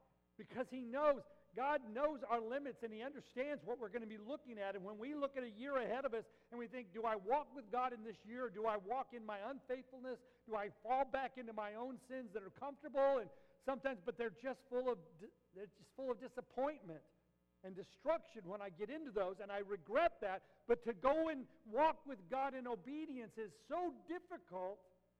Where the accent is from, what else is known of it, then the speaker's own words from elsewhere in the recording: Albuquerque, New Mexico, United States; And I grew up in Albuquerque, and so we would go into the mountains, way up in the Rocky Mountains.